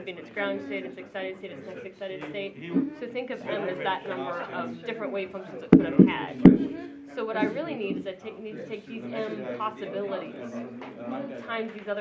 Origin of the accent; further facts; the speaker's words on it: Alabama, United States; I grew up in Alabama and I could find quartz crystals in my backyard.